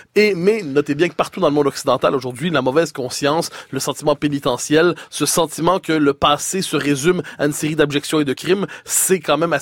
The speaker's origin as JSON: {"language": "French", "region": "Quebec", "country": "Canada", "said": "moi je vous répondrai je suis Québécois"}